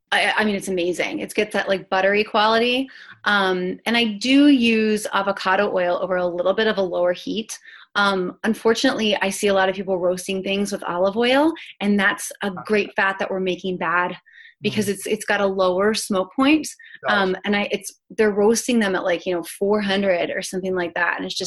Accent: Hershey, Pennsylvania, United States; You know, again, I'm from Hershey, Pennsylvania

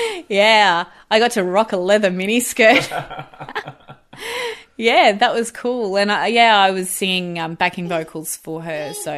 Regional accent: Queensland, Australia; Where I grew up in Queensland, actually, we had specialist music teachers.

